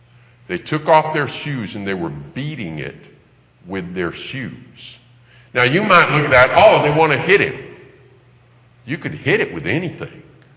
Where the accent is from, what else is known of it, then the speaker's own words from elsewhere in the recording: United States; I'm an American.